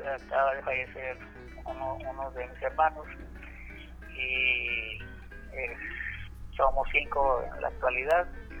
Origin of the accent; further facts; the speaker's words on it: Tampico, Tamaulipas, Mexico; now in Monterrey, Mexico; Fue así como me vine de Tampico a Monterrey.